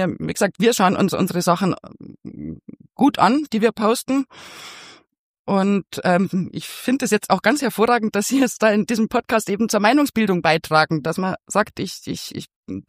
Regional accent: Rosenheim, Bavaria, Germany; born there; Also ich bin gebürtige Rosenheimerin und Oberbayerin.

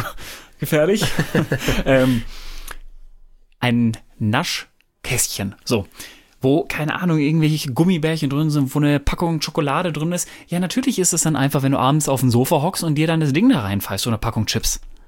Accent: North Rhine-Westphalia, Germany; Ich komme ja ursprünglich aus dem Pott, aber ich kriege das hin.

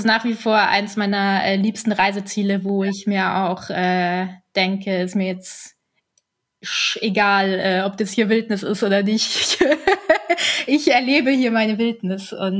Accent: Munich, Bavaria, Germany; ich bin ja in München geboren und aufgewachsen und ich bin aber irgendwie so ein Nordseekind so ein bisschen.

